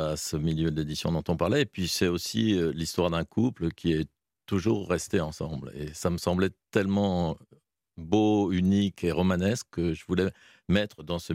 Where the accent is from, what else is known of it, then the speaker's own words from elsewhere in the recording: Paris, Île-de-France, France; Oui, mais enfin, enfant, j'ai grandi à Paris, mais effectivement, le fait d'avoir été adolescent en province